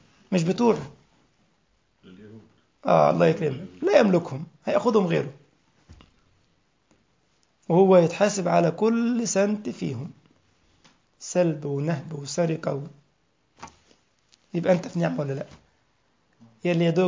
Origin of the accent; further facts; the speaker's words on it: Egypt; now in Germany; أذكر والله يا إخوة لما أول لما دخلنا التليفون الأرضي في البيت في مصر